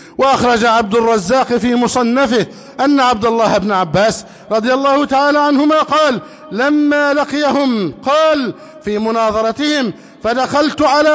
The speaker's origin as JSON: {"language": "Arabic", "country": "Egypt"}